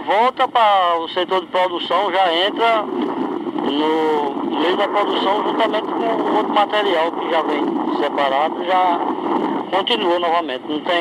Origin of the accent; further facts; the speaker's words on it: São João do Sabugi, Rio Grande do Norte, Brazil; born there; como São João de Sabugi, que eu nasci em São João